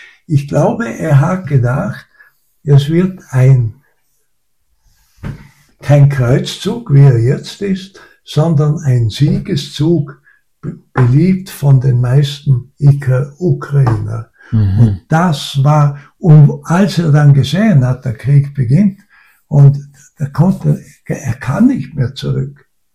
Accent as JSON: {"language": "German", "region": "Vorarlberg", "country": "Austria", "said": "Weil ich bin in erster Linie ein Europäer, dann bin ich ein Vorarlberger und dann bin ich ein Österreicher."}